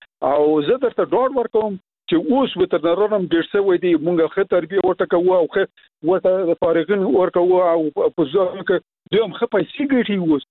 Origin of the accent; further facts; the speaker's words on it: Logar, Afghanistan; زه خپله د لوګر یم